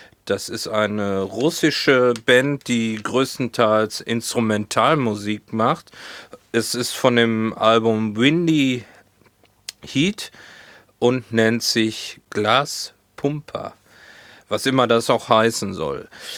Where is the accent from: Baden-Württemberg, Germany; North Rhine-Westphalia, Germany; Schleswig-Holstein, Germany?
North Rhine-Westphalia, Germany; Hohenlimburg; now in Hamburg, Germany; hier in Hamburg gibt's nichts dergleichen wie diese Pommesbude aus Hohenlimburg.